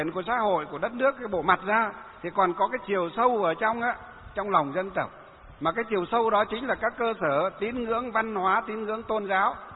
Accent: Hòa Bình, Vietnam; gặp cái bác bí thư tỉnh ủy, tỉnh Hòa Bình ở trong quê của tôi.

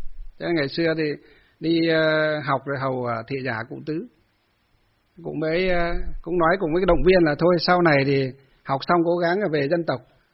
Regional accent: Hòa Bình, Vietnam; vì tôi là người Mường, thì cảm hóa người Mường theo Phật ở Minh Quang này hay như ở trong quê ấy, Hòa Bình thì dễ.

